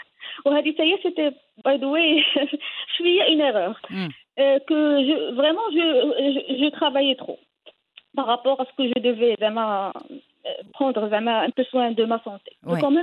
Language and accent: French; Casablanca, Casablanca-Settat, Morocco; je suis de Casa